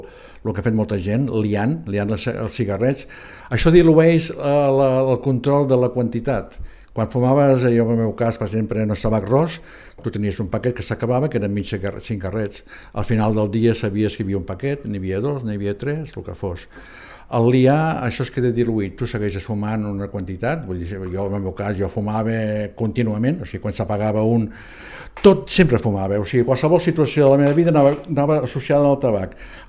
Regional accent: Valls, Catalonia, Spain; born there; en aquest moment ja no treballo, l'edat ja ho porta això, i vallenc de naixement, encara dels que vam néixer físicament a Valls, i no al Piu, sinó anterior, a la clínica del doctor Prats

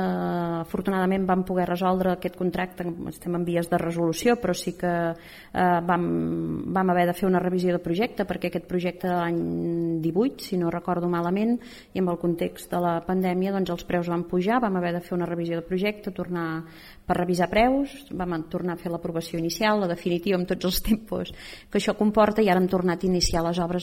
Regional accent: Valls, Catalonia, Spain; perquè ens entenguem tots els que som de Valls

